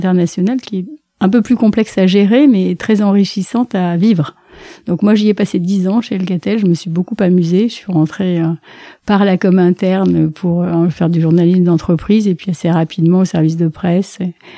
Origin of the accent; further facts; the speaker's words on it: Southern France, France; Alors, d'où je viens du sud de la France, donc c'est des bords de la Méditerranée, donc ma famille est plutôt marseillaise